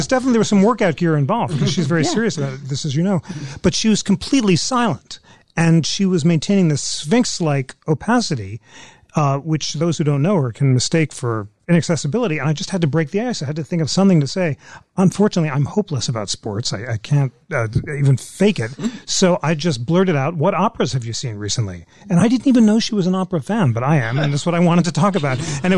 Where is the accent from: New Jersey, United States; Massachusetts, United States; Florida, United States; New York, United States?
New York, United States; New York City; I grew up in New York City